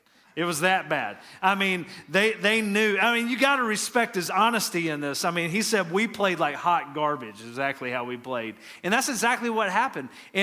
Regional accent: Atlanta, Georgia, United States; Well, I'm from Atlanta, and growing up in the mid, late 80s, early 90s, there was a household name we had around Atlanta, and that was Neon Deion.

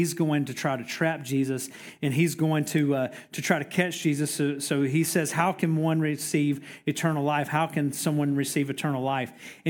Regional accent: Georgia, United States; I remember growing up. I grew up in Middle Georgia, and I remember going to church.

